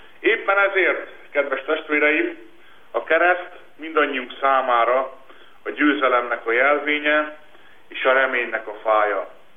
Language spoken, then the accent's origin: Hungarian; Sopron, Győr-Moson-Sopron, Hungary; 1993-ban, Sopronban, az én szülővárosomban volt egy új mise.